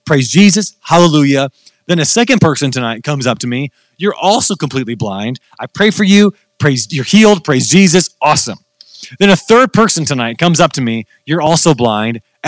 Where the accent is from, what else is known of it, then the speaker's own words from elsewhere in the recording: Midland, Michigan, United States; now in Midland, Texas, United States; So I was born and raised in Midland, Michigan. And actually, that's really funny. I was born and raised in Midland, Michigan. And I'm now in Midland, Texas, which is very fun.